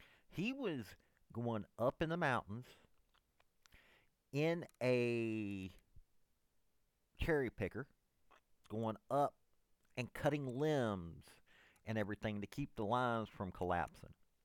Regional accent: Tennessee, United States; okay, I'm from Tennessee.

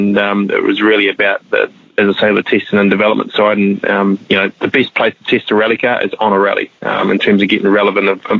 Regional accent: New Zealand; as a Kiwi, that's very much very similar to the Kiwi culture, very similar to how we do things at home

